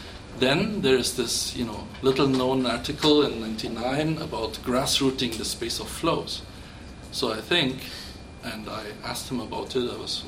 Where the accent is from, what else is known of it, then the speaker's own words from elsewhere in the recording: Munich, Bavaria, Germany; some of the friends I had when I grew up in Munich